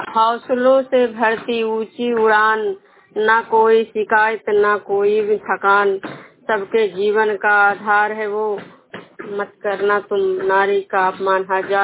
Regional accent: Vishnupur, Bihar, India; मैं विष्णुपुर ग्राम खजरा पंचायत नालंदा जिला नवलसा प्रखंड के निवासी हूँ।

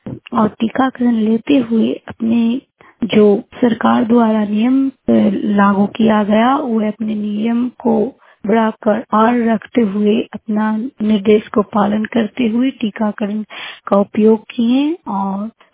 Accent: Balla, Bihar, India; मैं नालंदा जिला की निवासी हूँ और मैं दामोदर के बल्ला गांव की हूँ और शाहपुर ग्राम से बोल रही हूँ।

